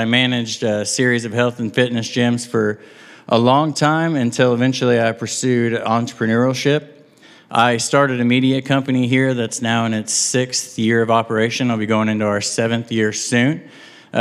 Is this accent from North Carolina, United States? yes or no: no; Viola, Arkansas, United States; I grew up over in Fulton County, Arkansas, in a little bitty place called Viola. That's where I graduated high school